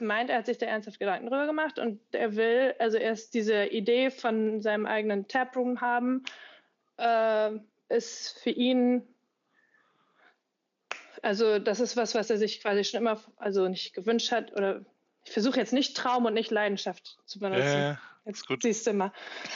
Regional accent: Rostock, Mecklenburg-Vorpommern, Germany; Wir müssen nach Rostock, ne? Also mitten in Mecklenburg, Rostock. Ich meine, ich liebe, das ist meine Heimatstadt.

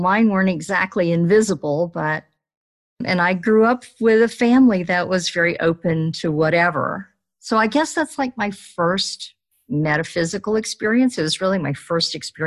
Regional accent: Florida, United States; and I'm originally from Florida. And in Florida, there aren't a lot of stones. It's mostly just sand.

